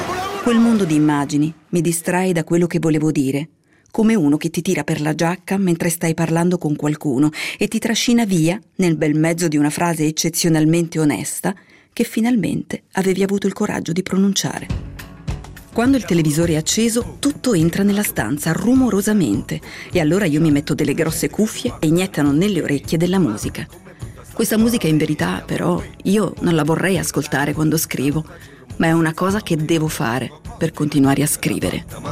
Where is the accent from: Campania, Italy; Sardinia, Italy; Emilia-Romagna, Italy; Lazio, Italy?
Campania, Italy; Naples; Sono nata e cresciuta a Napoli, in una casa sovraffollata e chiassosa.